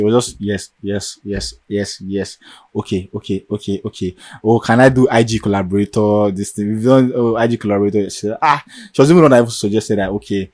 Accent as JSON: {"language": "English", "country": "Nigeria", "said": "We just want to be real with you guys because we are so Nigerian family, you know."}